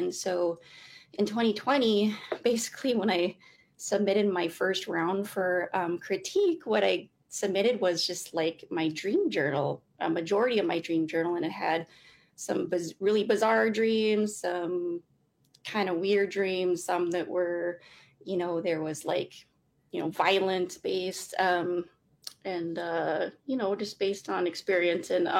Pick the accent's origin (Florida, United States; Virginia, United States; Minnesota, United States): Minnesota, United States; Red Lake; I'm from Red Lake.